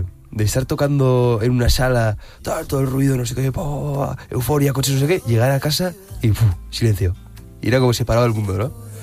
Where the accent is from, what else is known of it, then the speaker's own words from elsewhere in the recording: Pamplona, Navarre, Spain; now in Cádiz, Spain; ¿Por qué un Pamplónica en Cádiz? Pues salí de Madrid, me acuerdo